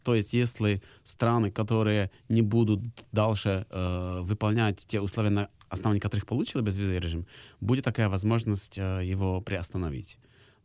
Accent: Prague, Czechia; я сам из Праги

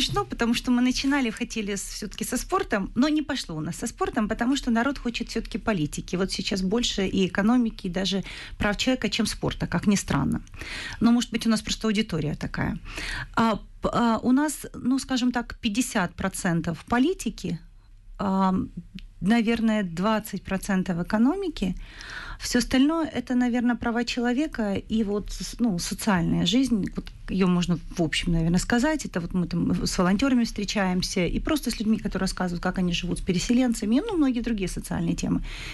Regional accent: Donbas, Ukraine; first language ru; для меня мой родной язык, я сама с Донбасса, русский.

